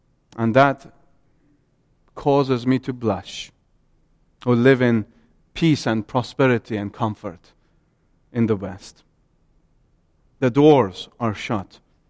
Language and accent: English; Iran; I deal with many of God's dear people in under persecution in my home country of Iran.